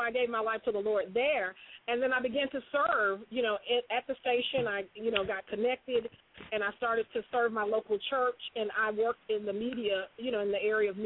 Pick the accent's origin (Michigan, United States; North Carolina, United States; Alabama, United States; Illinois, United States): Alabama, United States; Birmingham; It was crazy because I was, I grew up in Birmingham